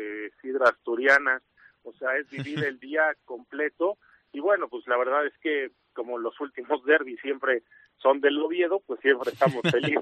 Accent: Mexico; yo ya soy mexicano, mi padre son asturianos, son de Arriondas, mi padre de Cuadroveña, mi madre, la familia de madre de Fíos, pero vivimos en la Rionda, y cada vez que podemos vamos a Asturias

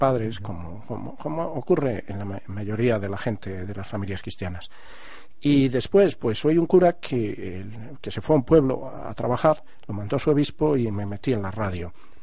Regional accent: Extremadura, Spain; mi historia personal pues tiene ese enlace con mi tierra. Yo soy hijo de un emigrante en Alemania, como era mucha gente en mi tierra, ¿no?

